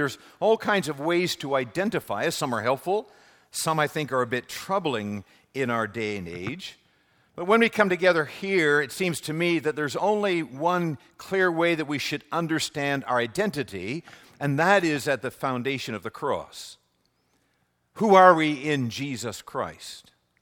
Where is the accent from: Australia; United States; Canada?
Canada; I'm a Canadian, almost as American. Contrary to rumors, my wife's American, I'm a Canadian